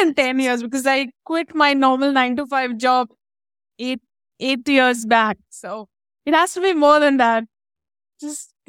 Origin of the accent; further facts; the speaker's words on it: Mumbai, Maharashtra, India; I'm from Mumbai, India.